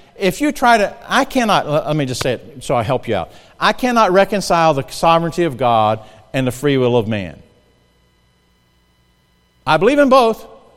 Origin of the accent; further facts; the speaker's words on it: South Carolina, United States; I'm from South Carolina. We have breakfast, dinner, and supper.